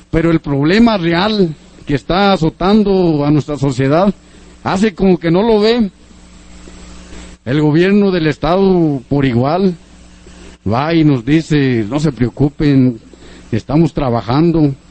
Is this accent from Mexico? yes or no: yes; Mexico; es algo que yo siento que tenemos derecho como mexicanos